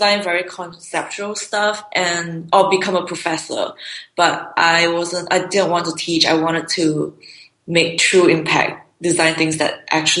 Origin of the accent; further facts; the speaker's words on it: Singapore; Since I grew up in Singapore, I was tired of it. And I have lived in, I lived in Paris for a bit when I was like 22.